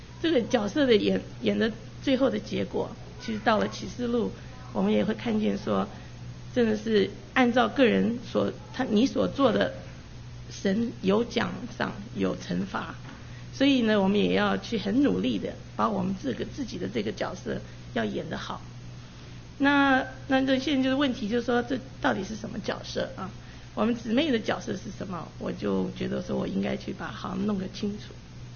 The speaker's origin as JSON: {"language": "Chinese", "country": "United States", "tie": "born or raised there", "also_born_or_lived": "Taiwan", "said": "因为我生在台湾然后长在美国，所以我的这个长大的过程之中是在美国长大的"}